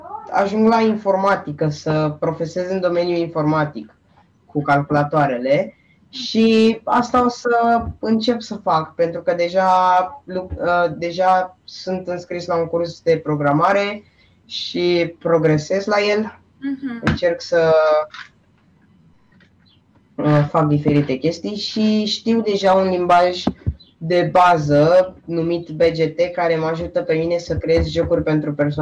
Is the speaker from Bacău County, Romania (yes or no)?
no; Buzău, Buzău County, Romania; Nu, eu sunt din Buzău. Eu sunt din Buzău